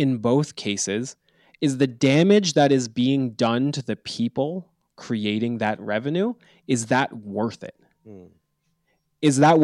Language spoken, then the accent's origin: English; Canada; lockdowns everywhere in Canada, where I'm from. I'm Canadian.